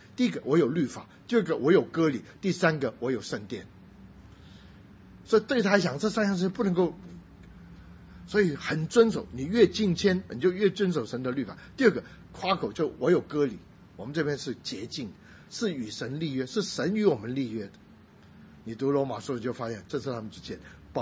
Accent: Guangdong, China; 我是广东人，

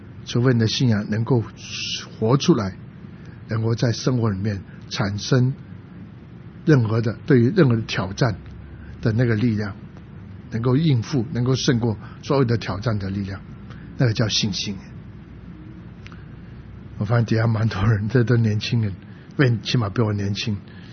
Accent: Guangdong, China; 是山东人，我是广东人，所以他讲句每句话都听得懂了

